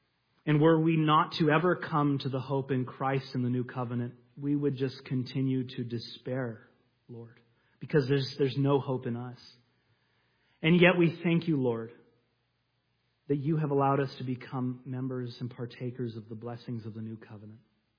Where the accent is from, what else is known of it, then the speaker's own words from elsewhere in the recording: California, United States; And he goes, we're both from California.